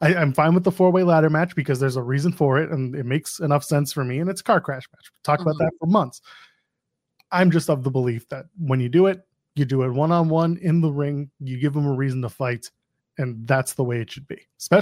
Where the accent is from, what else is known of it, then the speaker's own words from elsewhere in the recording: Canada; I'm Canadian.